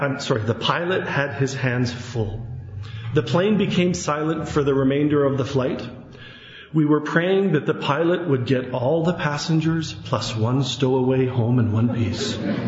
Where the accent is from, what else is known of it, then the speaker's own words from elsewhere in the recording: Kelowna, British Columbia, Canada; the captain announced what time we would be landing into Kelowna Airport, my hometown.